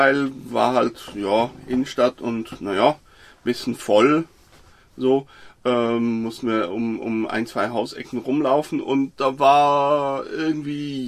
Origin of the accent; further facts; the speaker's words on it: Zurich, Switzerland; wir sind aus der Schweiz, aus Zürich.